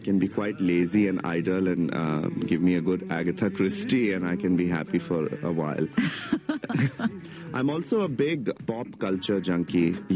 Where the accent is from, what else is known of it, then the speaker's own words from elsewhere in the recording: Bahawalpur, Punjab, Pakistan; also born or lived in Iran; میری پیدائش ایران کی ہے اور میری تربیت بہاول پور کی ہے. I had a really rural up bringing, so I think I am quite دیسی ان سم ویز.